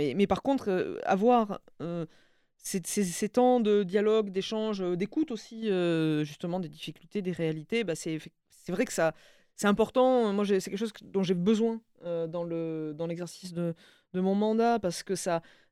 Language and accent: French; Montpellier, Occitanie, France; je suis de Montpellier, de la région Occitanie, cet attachement à la région, moi, c'est quelque chose que je vis au quotidien.